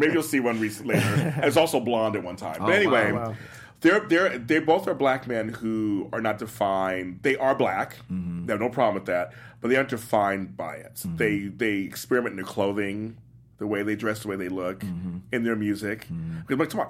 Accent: Los Angeles, California, United States; moved away; I grew up in South Central Los Angeles, so there was certain things I couldn't be.

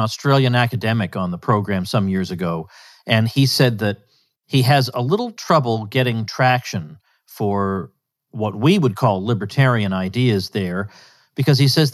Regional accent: United States; as an American, I know nothing about your system of government.

